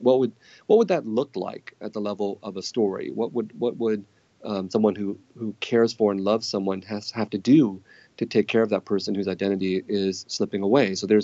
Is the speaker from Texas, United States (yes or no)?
no; San Jose, California, United States; When I was growing up in San Jose of the 1970s and 1980s, the threat of violence was omnipresent.